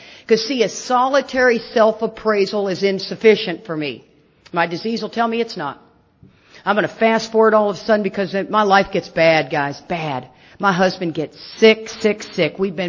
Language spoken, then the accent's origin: English; Texas, United States; And I shoot guns because I am from Texas.